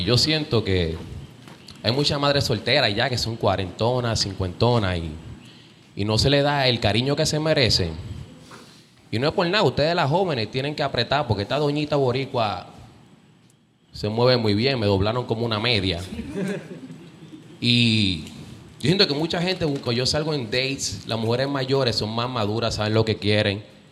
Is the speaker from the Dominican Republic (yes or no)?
yes; Dominican Republic; now in Puerto Rico; Soy dominicano, gracias a Dios. No vivo en Barrio Obrero. Vivo en Puerto Nuevo